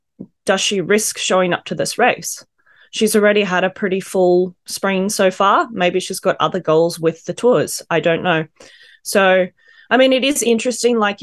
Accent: Australia; and being Australian, of course, we're very proud of that.

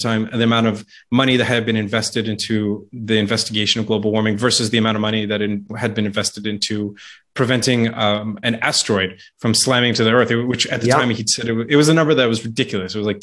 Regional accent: San Diego, California, United States; He was based out of a research institution where I grew up in California, a town in San Diego.

